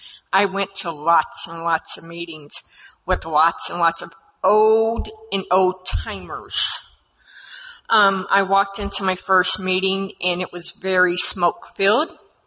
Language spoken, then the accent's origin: English; Franklin, Indiana, United States; I am an alcoholic. I am from Franklin, Indiana. That's a little south of Indianapolis, Indiana.